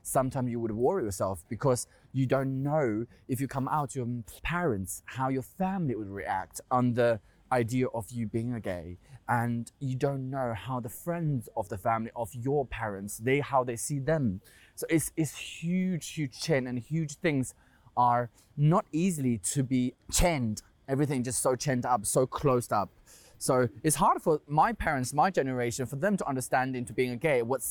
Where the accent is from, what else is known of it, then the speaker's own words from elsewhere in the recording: China; English is a second language; now in London, United Kingdom; I felt like China is my country. I'm proud to be Chinese. I loved everything in my country.